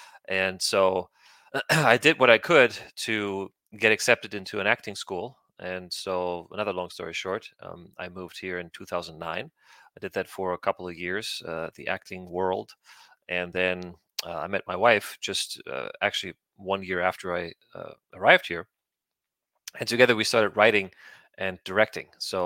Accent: Rödermark, Hesse, Germany; So I was born and raised in Germany in a small town called Reudermark Urberach.

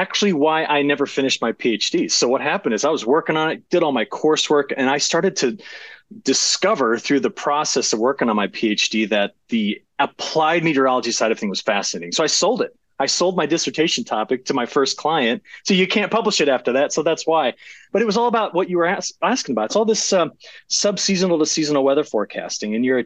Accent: Illinois, United States; it hit my home state of Illinois.

